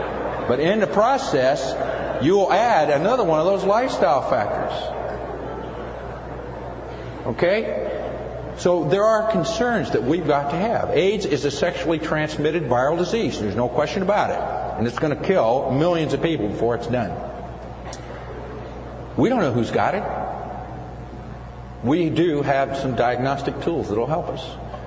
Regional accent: Midwest, United States; accent: Midwestern; And I'm sorry for my Midwestern accent. I don't say breakfast right.

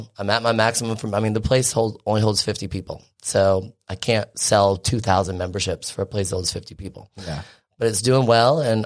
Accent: Winnabow, North Carolina, United States; I grew up in Winnebo, which is right past Leland.

